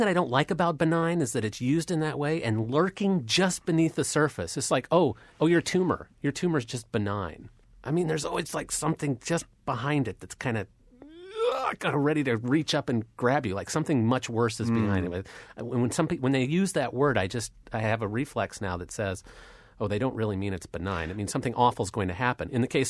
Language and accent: English; United States; I grew up in America, I am an American, this is my country, but I would never go around saying America is my homeland.